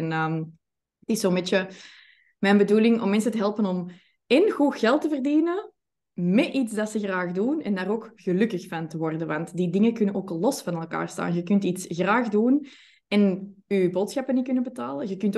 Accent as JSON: {"language": "Dutch", "town": "Antwerp", "region": "Flanders", "country": "Belgium", "said": "Van Antwerpen, zoals je kunt horen."}